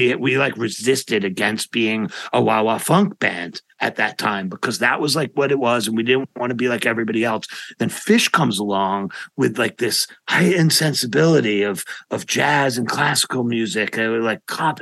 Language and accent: English; Manhattan, New York, United States; I'm from Manhattan, and and I went to jazz school in Manhattan at the New School for 2 semesters after my freshman year.